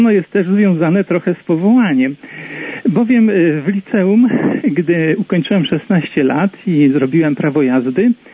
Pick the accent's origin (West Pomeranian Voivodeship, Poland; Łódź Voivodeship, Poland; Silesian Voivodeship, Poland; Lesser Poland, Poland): West Pomeranian Voivodeship, Poland; Gryfino; a urodziłem się i wychowałem w Gryfinie koło Szczecina.